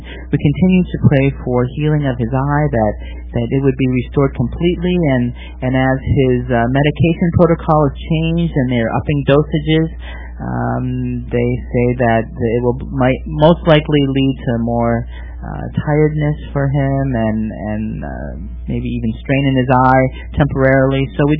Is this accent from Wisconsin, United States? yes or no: yes; Milwaukee, Wisconsin, United States; Now, as a kid, I grew up in Wisconsin, in Milwaukee.